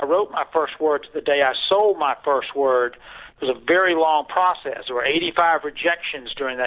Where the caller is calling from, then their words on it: St. Augustine, Florida, United States; St. Augustine, Florida.